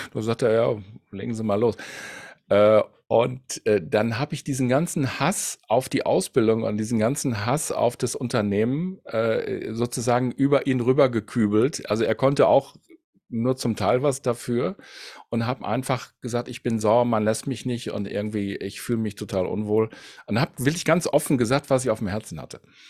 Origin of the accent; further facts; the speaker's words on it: Münster, North Rhine-Westphalia, Germany; Ich komme ursprünglich aus Münster.